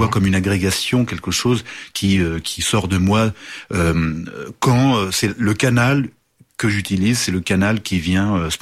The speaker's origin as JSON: {"language": "French", "region": "Norte", "country": "Portugal", "said": "Moi, j'ai vraiment une culture populaire portugaise à la base. Je viens effectivement d'à côté de Miranda do Douro."}